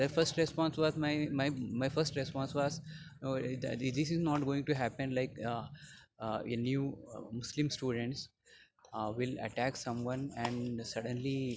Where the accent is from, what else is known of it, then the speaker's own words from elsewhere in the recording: Kirimanjeshwara, Karnataka, India; Like from a village called Kirimanjeshwara in Udupi district.